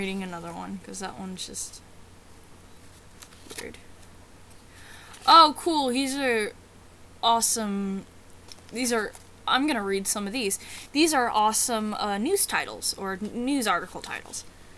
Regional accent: Pennsylvania, United States; Where am I from? I am from Eastern Pennsylvania. That's about as all I'm gonna tell you.

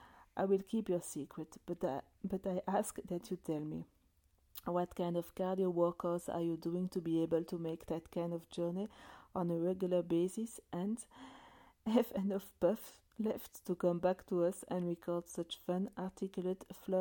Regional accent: Australia; I am an Australian and we sometimes do stupid things and elect stupid leaders.

